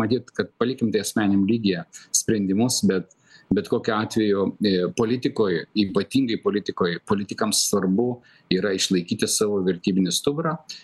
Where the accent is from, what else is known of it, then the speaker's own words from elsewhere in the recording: Samogitia, Lithuania; Aš esu žemaitis